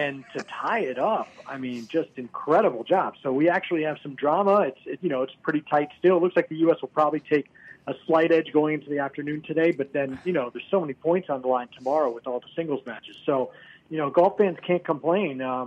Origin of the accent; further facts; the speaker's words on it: United States; So I hate to say it as an American, but I'm kind of pulling for the internationals here.